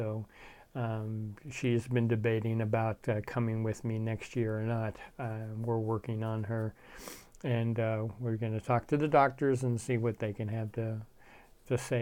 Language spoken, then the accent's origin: English; Nova Scotia, Canada; I was raised in Nova Scotia, Canada, so, you know, I'm used to seeing white, but it's been a long time since I've been back there.